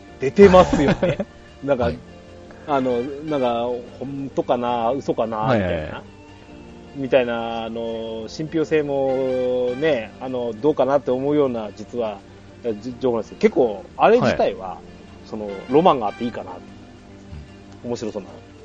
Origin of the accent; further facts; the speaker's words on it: Yamagata, Japan; 地元の山形牛米沢牛で、で醤油に、あと我々の地域だと味噌が入って